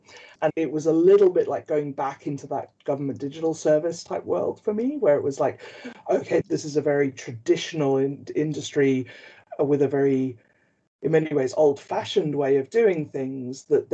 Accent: South Africa; I grew up white in South Africa during apartheid.

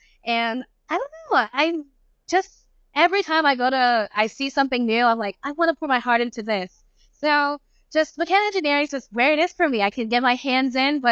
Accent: Houston, Texas, United States; I'm from Houston, Texas, so I plan to stay on Texas at least for my undergrad

